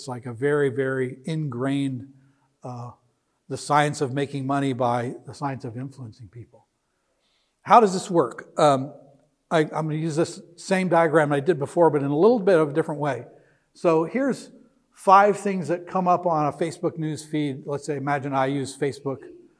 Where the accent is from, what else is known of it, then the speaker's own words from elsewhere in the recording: Naperville, Illinois, United States; I'm from Naperville, so it's assuming that I'm interested in stuff about Naperville.